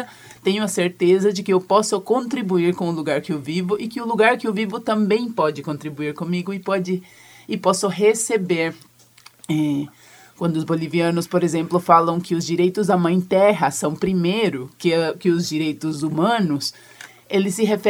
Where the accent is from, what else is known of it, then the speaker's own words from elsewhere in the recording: Venezuela; Portuguese is a second language; now in Londrina, Brazil; Ah, sou venezuelana, se alguma coisa no sotaque vocês perceberam é por conta disso